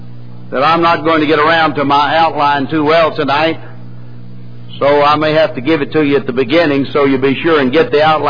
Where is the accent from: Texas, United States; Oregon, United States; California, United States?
Texas, United States; I'm from Texas, and that's two strikes against you when you get up this country